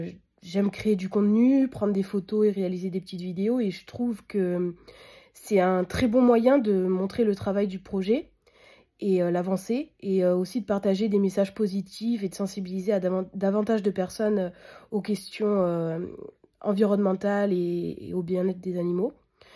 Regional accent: France; et je viens de France.

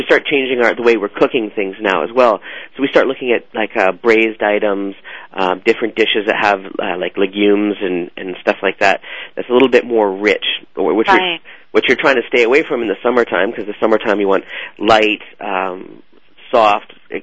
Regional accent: British Columbia, Canada; Well, I'm from British Columbia, Canada.

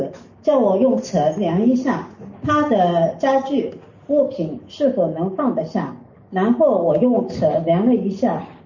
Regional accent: Shanghai, China; 我上海来的。

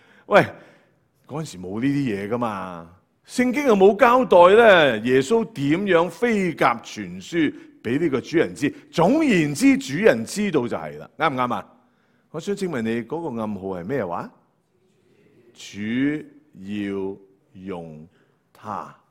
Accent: Canada; 我哋加拿大人系咁样睇噶嘛？

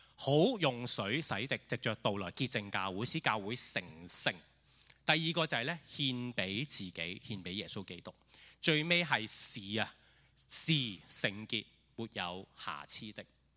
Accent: Hong Kong; 我呢就是土生土长的香港人，就小学阶段开始呢就幼稚園、小學、中學一路都在香港讀書啦。

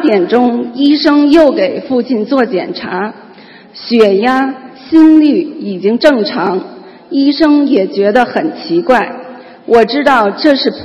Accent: Beijing, China; 我是来自北京的

